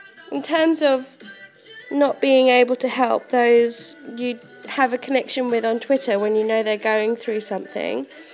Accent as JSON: {"language": "English", "region": "England", "country": "United Kingdom", "said": "Being English, I would obviously use the U in flavour and savour and neighbour."}